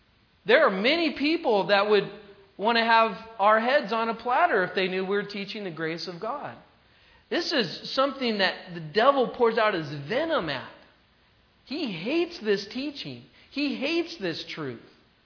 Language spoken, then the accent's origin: English; California, United States; See, I'm from California, and people out there, most of them don't go to church